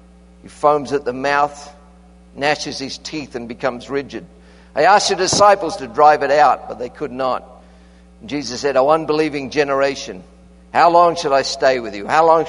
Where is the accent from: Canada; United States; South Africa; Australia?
Australia; I'm from Australia.